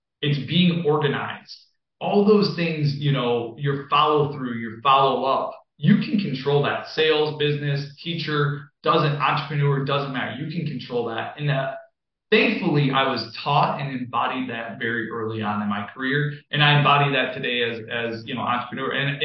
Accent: Michigan, United States; But I was born and raised in Michigan. And when I graduated, I essentially said, like, I'm a free agent. I will move anywhere in the country, like a lot of people.

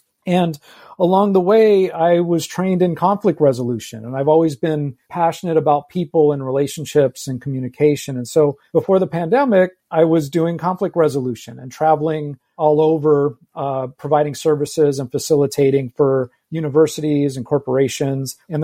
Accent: Los Angeles, California, United States; I'm born and raised in Los Angeles in West Hollywood. So I love that this is SoCal Voices, because, you know, this is home to me.

